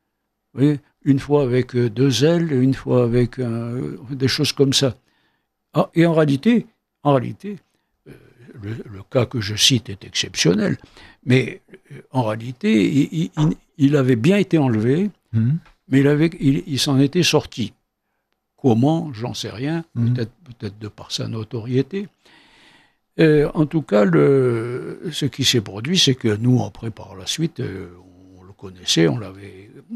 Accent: Maison Carrée, Algiers Province, Algeria; Moi, je suis de Maison Carrée.

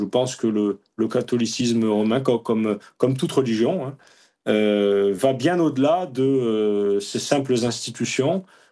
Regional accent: La Trinité-sur-Mer, Brittany, France; Je suis bretonne. C'est une part essentielle de ma vie, mon village, la Trinité-sur-Mer.

